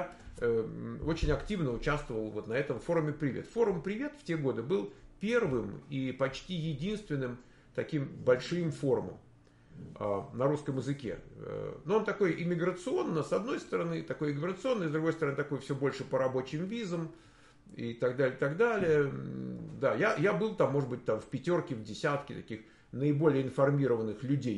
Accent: Moscow, Russia; born there; По факту того, что я родился в Москве.

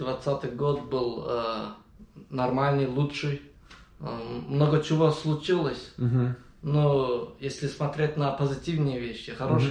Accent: Mingachevir, Azerbaijan; also born or lived in Fizuli / Baku; now in California, United States; И я вот рос в Мингачевире, родился в Карабахе

